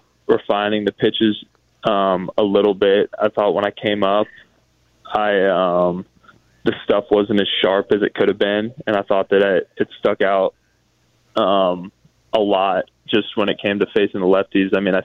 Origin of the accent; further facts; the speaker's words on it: Georgia, United States; I think for me, growing up in Georgia, obviously watched a lot of baseball.